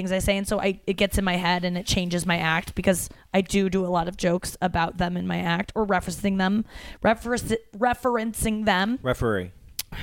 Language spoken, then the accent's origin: English; St. Louis, Missouri, United States; St. Louis is my home club or my hometown, and it was amazing because I sold out two shows at the Pageant